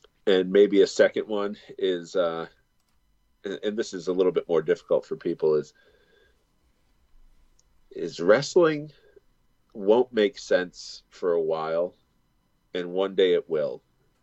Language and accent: English; Boston, Massachusetts, United States; I'm from fucking Boston. I'm a chef and a wrestler.